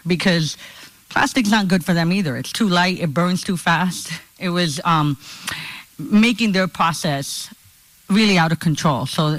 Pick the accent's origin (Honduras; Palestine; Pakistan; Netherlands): Honduras; now in United States; Well, I'm from Honduras. I was born in Central America. Most of my life, I grew up with people not knowing where that country was